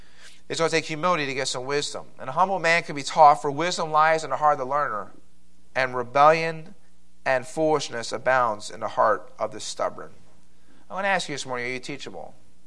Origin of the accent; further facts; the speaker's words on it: Philadelphia, Pennsylvania, United States; I'm from the East Coast. We're loud, kind of obnoxious. I'm sorry. Don't hold it against me. Amen? For being from Philadelphia.